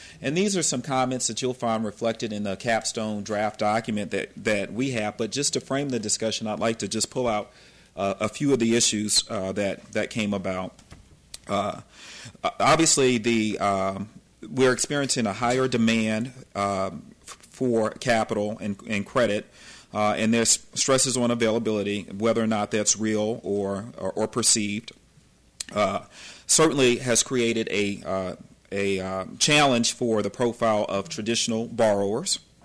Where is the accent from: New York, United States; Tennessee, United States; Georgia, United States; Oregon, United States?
Georgia, United States; Atlanta; accent: southern; from Atlanta, and we mind our manners. But it is my pleasure, and I guess you'll tell from my southern accent that I am really an Atlantan